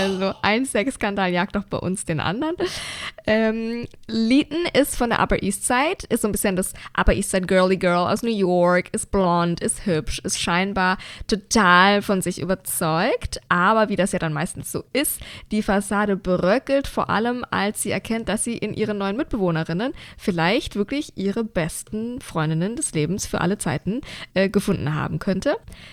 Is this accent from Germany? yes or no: yes; Bavaria, Germany; wie man bei uns in Bayern sagt.